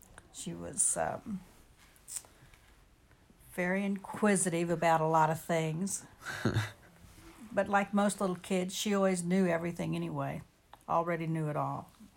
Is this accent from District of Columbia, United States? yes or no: no; Wellington, Kansas, United States; In Wellington, Kansas, about 50 miles south of Wichita. I was raised on a farm. My dad and his parents and his family were all farmers. And so that's where I grew up, was on the farm.